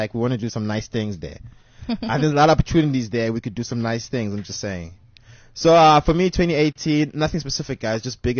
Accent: Benoni, Gauteng, South Africa; I mean, I'm from Benoni, okay?

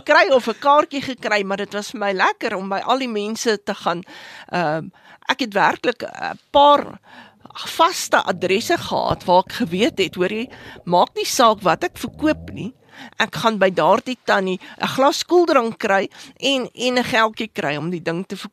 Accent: Johannesburg, Gauteng, South Africa; Jong, ek is 'n meisie van die suide, Johannesburg suid groot geword, Terfontein, wonderlike herinneringsjare daaraan.

